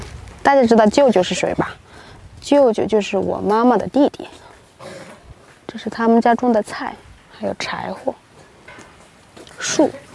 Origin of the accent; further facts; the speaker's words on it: Jiangxi, China; accent: Jiangxi dialect; 那是因为我们说的是家乡话，江西话。